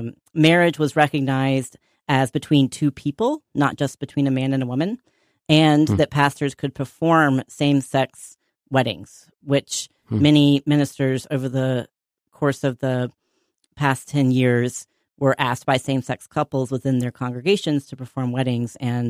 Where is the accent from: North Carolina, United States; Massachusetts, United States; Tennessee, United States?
North Carolina, United States; I grew up deeply Presbyterian in North Carolina. My family moved around a lot to different cities growing up, but we always ended up at a First Presbyterian church, no matter what town we lived in.